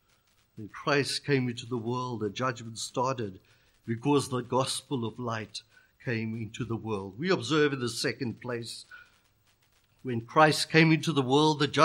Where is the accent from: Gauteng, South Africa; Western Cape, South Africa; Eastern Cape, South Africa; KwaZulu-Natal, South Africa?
KwaZulu-Natal, South Africa; I grew up in Zululand, which is KwaZulu-Natal, on the north coast of South Africa. And it's a hot and very humid climate where I grew up.